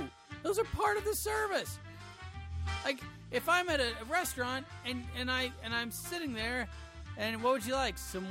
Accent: Cedar Grove, United States; And I was like, yeah, I'm from Cedar Grove.

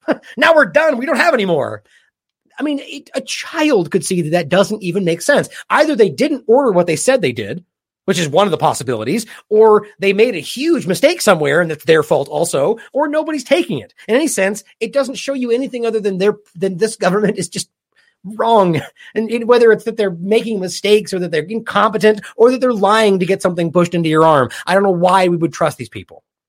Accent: United States; I mean, I'm embarrassed as an American that this is what's going on right now.

